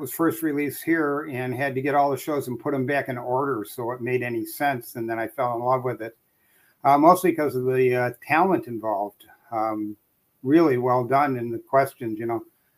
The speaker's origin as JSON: {"language": "English", "country": "United States", "said": "I'm an American, not a Brit."}